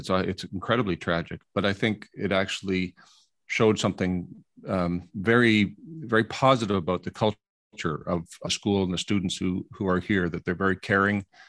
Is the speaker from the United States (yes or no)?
no; Canada; I'm ashamed as a Canadian, but I'm also ashamed as president of Seneca.